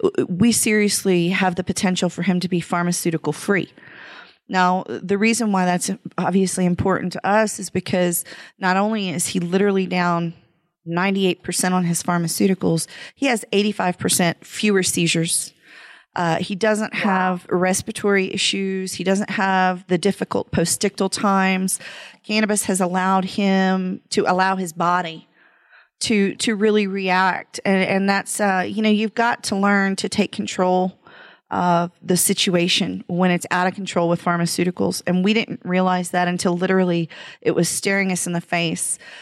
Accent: Choctaw, Oklahoma, United States; moved away; We moved from Oklahoma, our beloved hometown of Choctaw. Go Jackets.

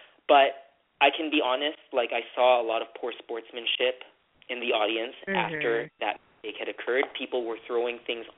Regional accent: Canada; born there; I am of Filipino descent. I'm Canadian-born, but I am Filipino ethnicity.

